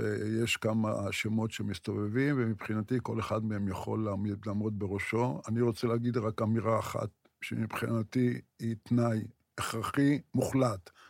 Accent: Ramat Gan, Tel Aviv District, Israel; now in Negev, Israel; ועברתי בגיל 7 לרמת גן, יום אחרי שכבשו את הכפר סלמה.

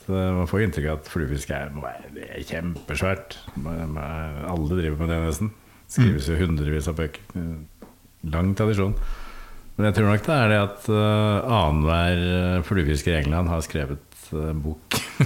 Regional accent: Bærum, Akershus, Norway; det var ikke der jeg vokste opp I Bærum, noe overklassested, da, med sånn akademikerbasert.

